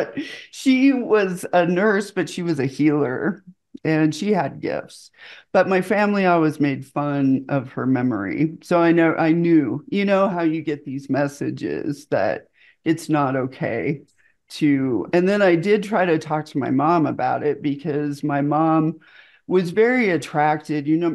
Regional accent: Seattle, Washington, United States; Because I grew up in Seattle, my brother was in the grunge scene.

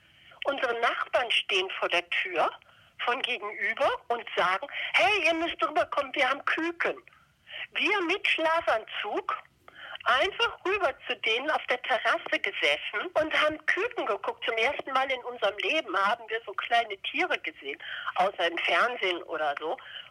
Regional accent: Trier, Rhineland-Palatinate, Germany; Wir kommen ja ursprünglich aus Trier

